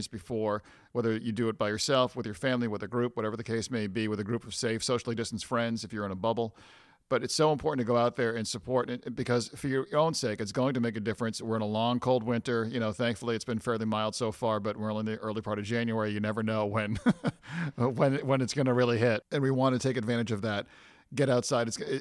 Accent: Worcester, Massachusetts, United States; One of my earliest memories, I grew up in Worcester.

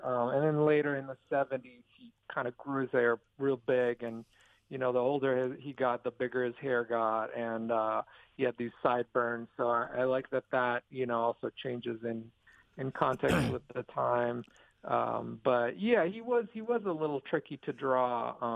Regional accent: Israel; I was born in Israel, and when I was growing up, there really wasn't very much of the original show.

